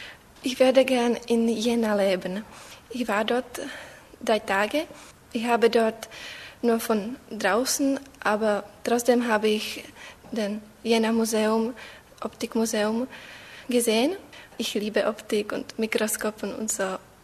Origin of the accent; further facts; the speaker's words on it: Czechia; German is a second language; ich komme aus der Tschechischen Republik. Ich bin geboren im Jahr 1997.